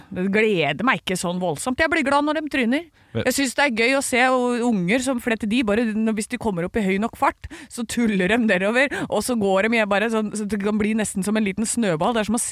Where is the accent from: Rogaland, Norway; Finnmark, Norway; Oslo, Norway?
Oslo, Norway; also born or lived in Porsgrunn; Ja, oppvokst i Grorudalen.